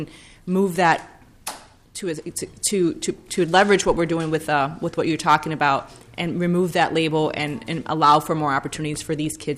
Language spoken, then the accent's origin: English; Puerto Rico; first language Spanish; English is a second language; I grew up in Puerto Rico, so Spanish is my first language, and I never had that label.